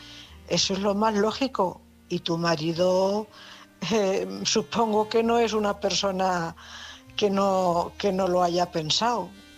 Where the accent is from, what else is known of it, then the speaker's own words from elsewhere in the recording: Cuenca, Castilla-La Mancha, Spain; corresponsal de Cuenca.